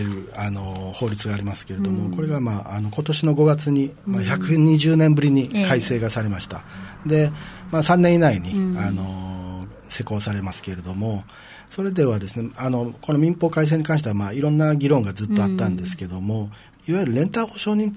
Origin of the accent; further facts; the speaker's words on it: Ishigaki, Okinawa, Japan; 私なんて石垣島出身ですけども、